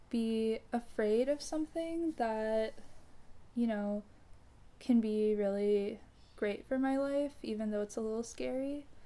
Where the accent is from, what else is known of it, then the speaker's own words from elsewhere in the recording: Houston, Texas, United States; I grew up in Houston, Texas. I kind of grew up as an only child, although I do have a half brother.